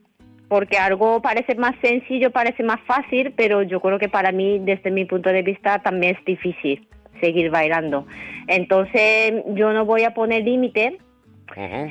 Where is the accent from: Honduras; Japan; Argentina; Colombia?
Japan; Spanish is a second language; en mi caso, como soy japonesa